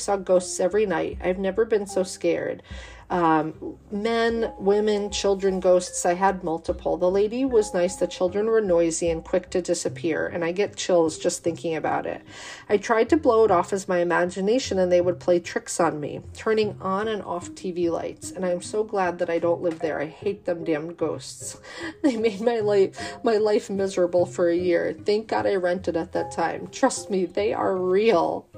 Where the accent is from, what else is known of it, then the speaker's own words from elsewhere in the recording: Clifton Park, New York, United States; I'm from Clifton Park, but my friends from Waterford told me later